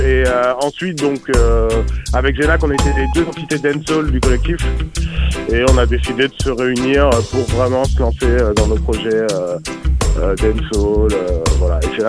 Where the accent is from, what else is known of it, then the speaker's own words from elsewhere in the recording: Île-de-France, France; je viens du 91